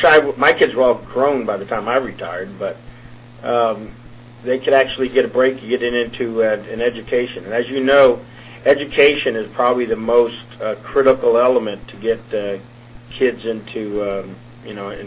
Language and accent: English; California, United States; born and raised in California, graduate of Chico State there north, so know the area well, and served all over the world, enjoyed it.